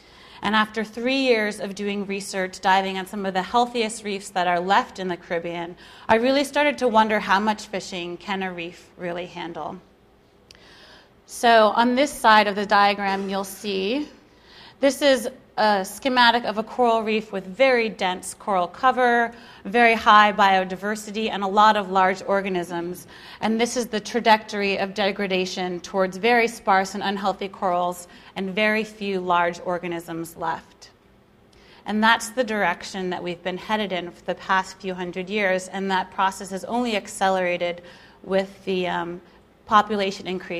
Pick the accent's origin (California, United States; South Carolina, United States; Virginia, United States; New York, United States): New York, United States; Brooklyn; I grew up in Brooklyn, New York. There's not really like a warm, friendly ocean there.